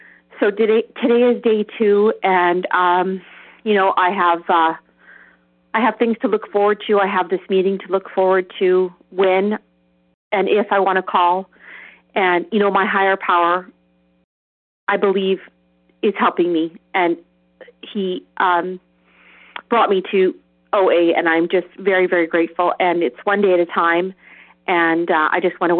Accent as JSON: {"language": "English", "region": "Manitoba", "country": "Canada", "said": "Hi, I'm from Manitoba, Canada, and this is my first time speaking at a meeting."}